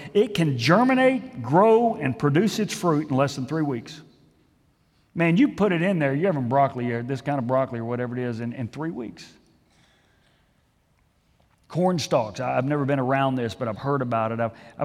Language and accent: English; Houston, Texas, United States; I grew up in Houston, lots of pine trees around.